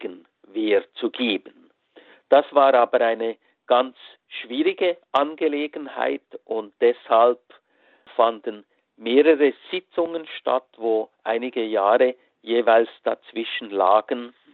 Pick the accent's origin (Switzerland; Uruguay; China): Switzerland; bei uns in der Schweiz